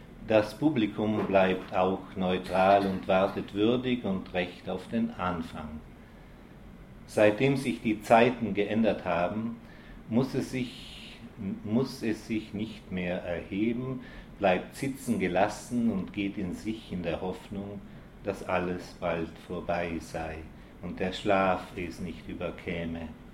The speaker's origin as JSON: {"language": "German", "town": "Innsbruck", "region": "Tyrol", "country": "Austria", "tie": "born or raised there", "also_born_or_lived": "Bozen, Italy", "said": "Also ich bin zwar in Bozen geboren, aber die ersten 6 Jahre habe ich hier in Innsbruck verbracht bei meinen Großeltern."}